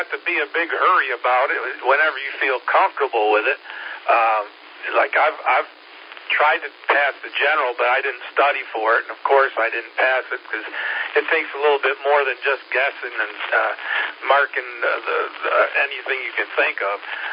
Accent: Syracuse, New York, United States; now in Seneca, United States; Well, I'm a Yankee myself, originally from Syracuse, New York. And a long story that got me down here, down south.

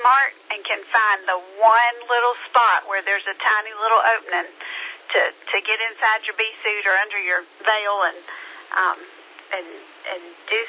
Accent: Greenville, United States; I grew up in Greenville, didn't have any garden ever.

